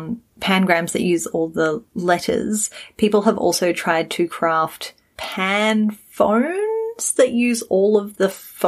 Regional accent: England, United Kingdom; accent: English; possibly won't work with my English accent because of my lack of rhotics and overly distinct vowels

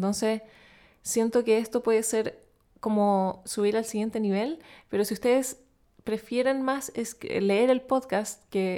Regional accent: Chile; Por si no lo saben, soy chilena, hablo en español la mayor parte del tiempo.

